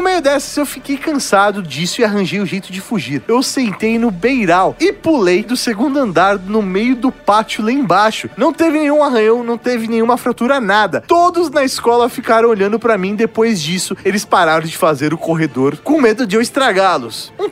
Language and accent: Portuguese; Belo Horizonte, Minas Gerais, Brazil; Sou de Belo Horizonte, Minas Gerais, tenho 32 anos.